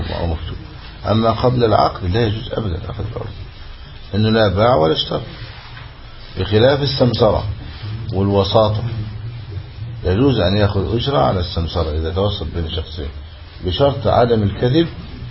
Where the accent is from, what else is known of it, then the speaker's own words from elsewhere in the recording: Egypt; هذا يفعل في أجهزة العروس عندنا في مصر